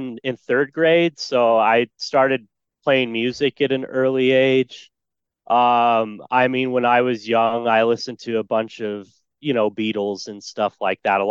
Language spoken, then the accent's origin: English; Phoenix, Arizona, United States; Well, I grew up in Phoenix, Arizona, and I grew up in a Mormon family.